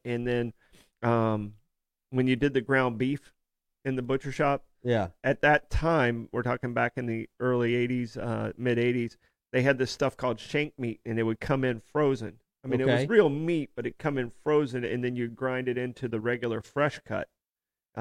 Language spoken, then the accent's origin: English; DeLand, Florida, United States; I grew up in DeLand, so I mean, picking oranges, cutting fern sucked, and picking weeds in the fernery sucked.